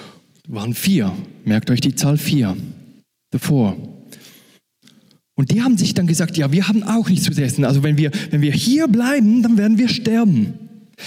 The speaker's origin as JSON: {"language": "German", "country": "Switzerland", "said": "ich bin aus der Schweiz, falls ihr es noch nicht gemerkt habt mit meinem super Deutsch. Ich komme aus der Schweiz."}